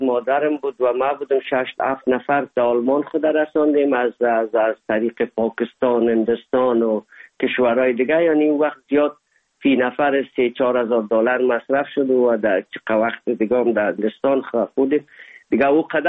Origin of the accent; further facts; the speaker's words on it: Afghanistan; now in Germany; زمانی که ما از افغانستان آمدیم